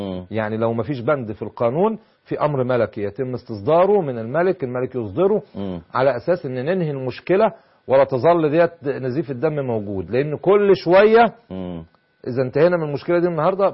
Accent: Egypt; حتى لو انا كمصري عمري ما اعمل لمصلحة دولة غير بلدي.

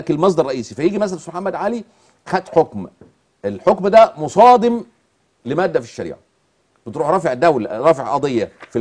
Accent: Egypt; عندنا في مصر

